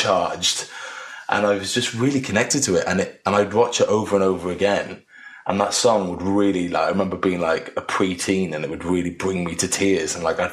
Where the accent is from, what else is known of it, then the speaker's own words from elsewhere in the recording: Cardiff, Wales, United Kingdom; I lived with my mum for the most part in more of the city, in just outside of Cardiff. And then when I was older, I lived with my dad, which was a bit more in the country.